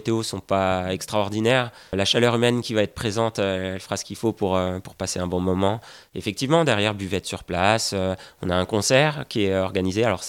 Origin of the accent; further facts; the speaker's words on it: Grand Est, France; nous, on vient de Champagne-Ardenne, on n'est pas basalpin.